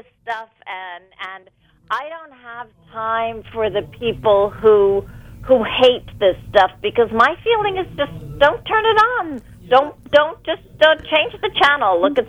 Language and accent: English; Bronx, New York, United States; we grew up in the Bronx, so with the trip to sneak out of the house and come downtown.